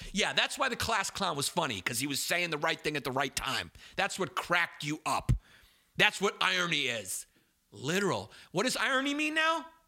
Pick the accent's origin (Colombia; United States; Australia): United States; Brooklyn, New York; I'm from Brooklyn, New York. We grew up, you know, I dated girls named Camille, you know, and Larice.